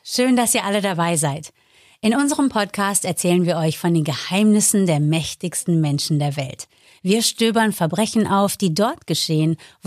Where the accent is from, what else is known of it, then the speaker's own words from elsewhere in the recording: United States; zum Beispiel in die USA, mein Heimatland